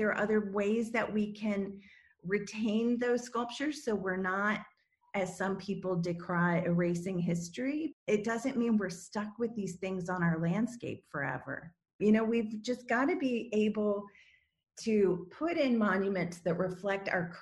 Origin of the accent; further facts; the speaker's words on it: Virginia, United States; Growing up in the South, I grew up in Virginia and about 3 hours away from Richmond